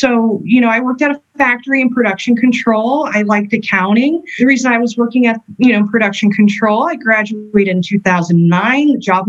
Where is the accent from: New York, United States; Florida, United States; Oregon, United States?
Florida, United States; Miami; Yep, born and raised in Miami, South Miami, actually.